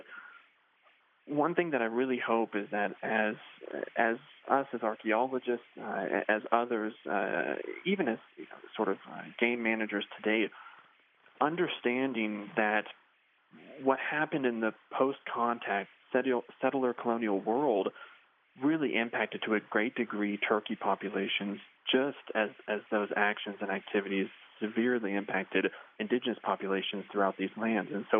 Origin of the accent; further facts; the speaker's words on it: Spokane, Washington, United States; where I grew up in Spokane, Washington.